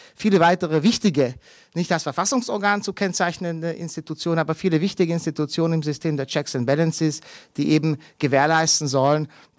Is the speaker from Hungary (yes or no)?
yes; Hungary; Ich spreche auch einigermaßen gut Deutsch, denke ich. Aber doch bin ich ein Ungar